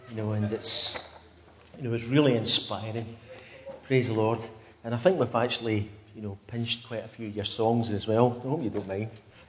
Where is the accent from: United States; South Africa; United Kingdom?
United Kingdom; Scotland; considering, you know, that I come from Scotland.